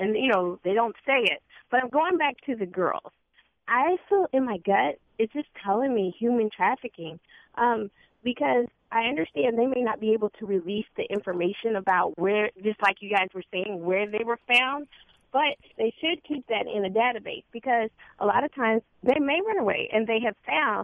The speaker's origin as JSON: {"language": "English", "region": "Washington", "country": "United States", "said": "I'm not going to say for the DMV because I'm coming from Washington State."}